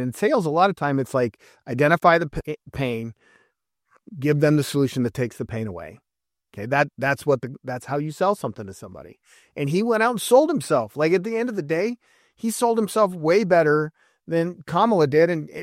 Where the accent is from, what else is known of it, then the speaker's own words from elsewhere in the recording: Wyoming, United States; also born or lived in Montana / Pennsylvania; I grew up in Wyoming and Montana, so... A Democrat in Wyoming, Montana, I found out when I moved to Pennsylvania, is called a Republican.